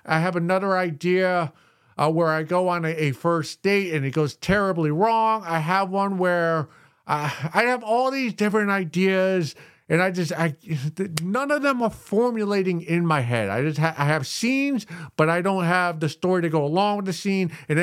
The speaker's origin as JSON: {"language": "English", "country": "United States", "said": "I tell people I'm Irish, but I'm American. I've never been to Ireland."}